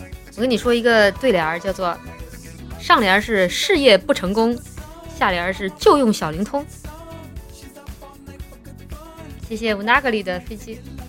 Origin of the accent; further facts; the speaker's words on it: Chongqing, China; 我当初应该也是做的这个卷子，我是重庆的考生吗？